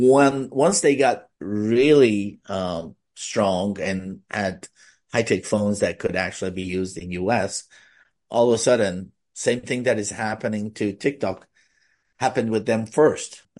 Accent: United States; being American, we're not allowed to have one, right?

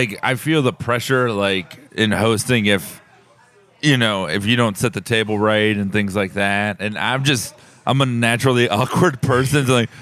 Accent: Davie, Florida, United States; Florida. Davie, which is like this, like, redneck trailer part of town.

